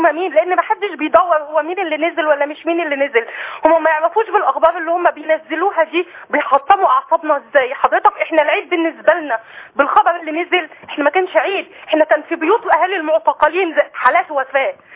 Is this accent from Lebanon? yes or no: no; El Mahalla El Kubra, Gharbia, Egypt; انا من المحلة